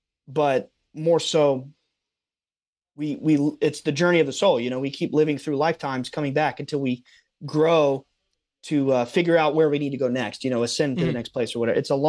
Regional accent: North Carolina, United States; But so I say all this to say we're from North Carolina, so we're smack dab in the Bible Belt

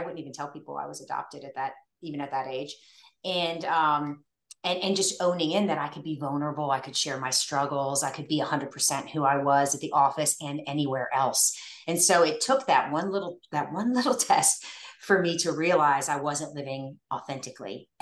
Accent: Virginia, United States; I grew up, I was adopted by an amazing family. I grew up in Northern Virginia, and I went on to be an athlete, a college athlete.

